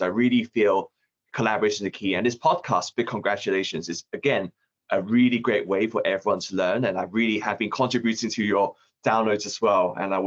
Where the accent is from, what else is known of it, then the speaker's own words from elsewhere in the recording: Hong Kong; I'm from Hong Kong.